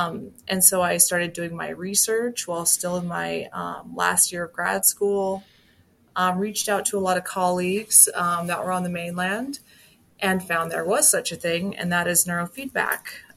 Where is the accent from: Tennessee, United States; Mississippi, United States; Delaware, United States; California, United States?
California, United States; Los Angeles; So like growing up in Los Angeles, I remember passing by homeless people as a kid